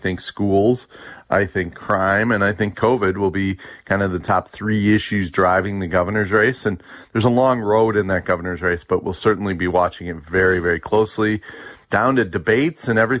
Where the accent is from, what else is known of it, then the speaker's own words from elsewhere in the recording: Minnesota, United States; I'm from Minnesota. I'm a hockey guy.